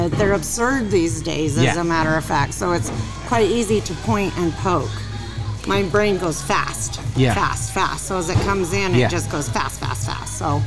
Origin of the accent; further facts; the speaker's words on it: Farmington, United States; I'm from Farmington. … I'm 45 years old. I have two children.